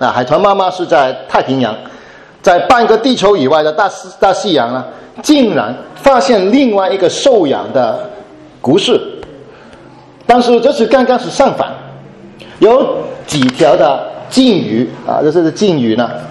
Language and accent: Chinese; Hong Kong; 至少我是香港人